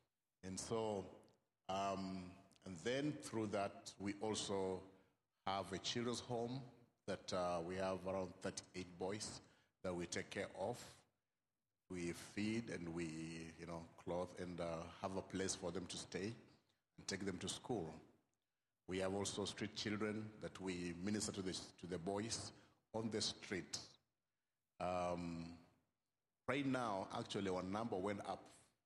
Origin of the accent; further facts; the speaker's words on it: Bungoma, Bungoma County, Kenya; English is a second language; we come from Bungoma, Kenya. Bungoma, Kenya is in the east coast of Africa.